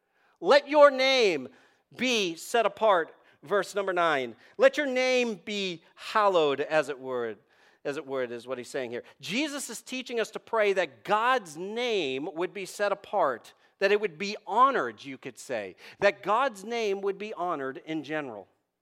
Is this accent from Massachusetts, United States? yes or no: yes; Boston, Massachusetts, United States; If you don't know, I'm from Boston.